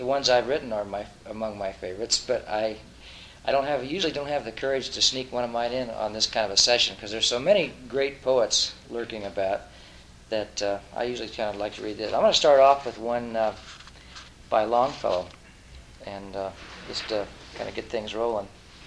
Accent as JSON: {"language": "English", "region": "California", "country": "United States", "said": "I'm from Southern California, and I do poems and other things."}